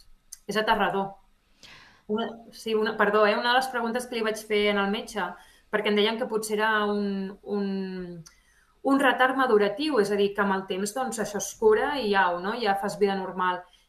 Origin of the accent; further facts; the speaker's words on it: Barcelona, Catalonia, Spain; now in Andorra; nosaltres som de Barcelona, l'arribar a Andorra doncs no teníem aquesta xarxa familiar